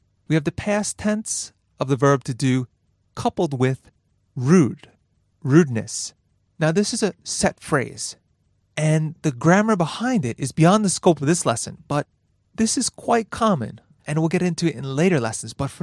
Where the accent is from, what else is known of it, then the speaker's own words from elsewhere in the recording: New York, United States; This will come up again and again as it's my hometown. So, New York.